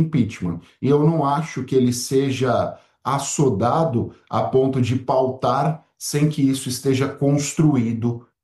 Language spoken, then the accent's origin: Portuguese; São Paulo, Brazil; Eu sou do ABC Paulista